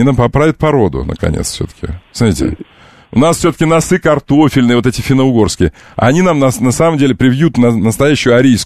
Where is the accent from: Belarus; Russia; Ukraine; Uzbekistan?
Ukraine; Crimea; Я из Крыма. Я крымчанин.